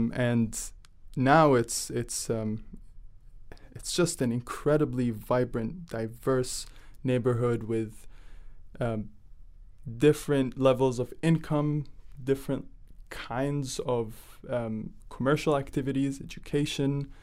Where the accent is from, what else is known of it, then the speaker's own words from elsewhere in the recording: Cairo, Cairo Governorate, Egypt; now in Halifax, Canada; I grew up in Cairo, and then I moved to Halifax, which is really a study of contrasts.